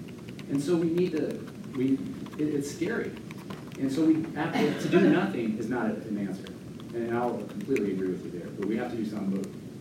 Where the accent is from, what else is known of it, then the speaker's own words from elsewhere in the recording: Iowa, United States; I'm a freshman from Iowa.